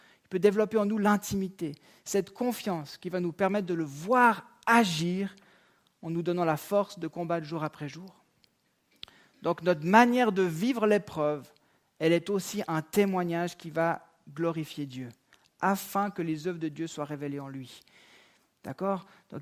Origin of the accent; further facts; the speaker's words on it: Switzerland; born there; Pourquoi je suis né en Suisse, puis pas au Burkina Faso, ou en Inde